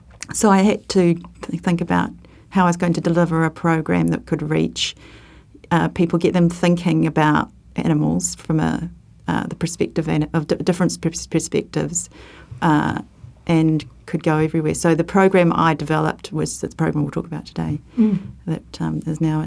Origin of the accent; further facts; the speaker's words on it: Titahi Bay, Wellington, New Zealand; Well, I grew up in Te Tahi Bay